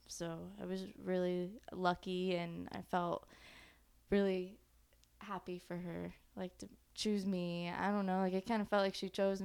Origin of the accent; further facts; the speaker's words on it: Florida, United States; now in California, United States; I'm from Florida, born and raised.